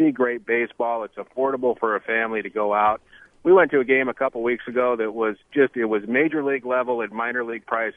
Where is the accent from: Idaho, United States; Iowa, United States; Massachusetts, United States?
Iowa, United States; now in Des Moines, United States; I was born and raised in Iowa, and I used to go watch the Waterloo team. And now that we live in Des Moines, we love going down and watching the Iowa Cubs.